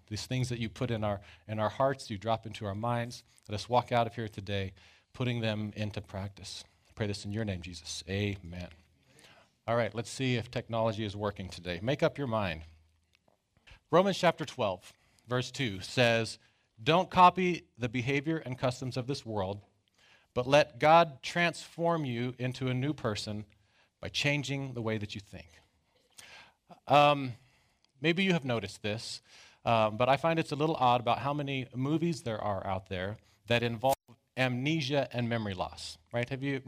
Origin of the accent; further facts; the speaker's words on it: Nevada, United States; So, yes, we're from Nevada. I brought a jacket.